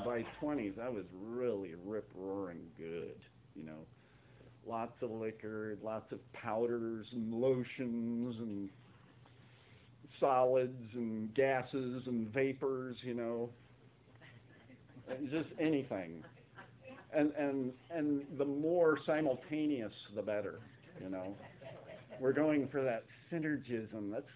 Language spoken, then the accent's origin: English; Melbourne, United States; I was born and raised in Melbourne, right over here. 80, 90 miles this way